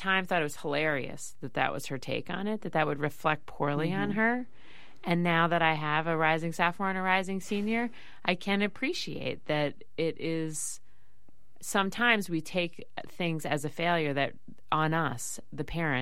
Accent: Philadelphia, Pennsylvania, United States; He worked in New York, and we grew up in Philly.

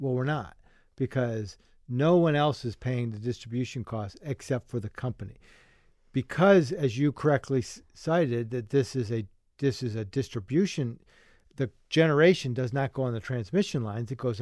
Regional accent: Ohio, United States; I'm from Northeastern Ohio, as you said, and we don't have a lot of expansive properties

